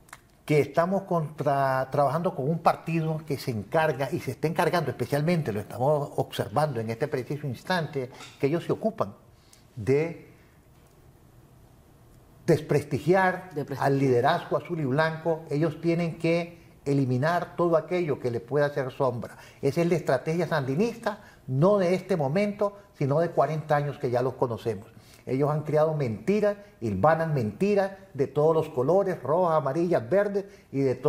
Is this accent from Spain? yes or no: no; Nicaragua; Yo creo que tenemos que levantar la voz como nicaragüenses, como ciudadanos.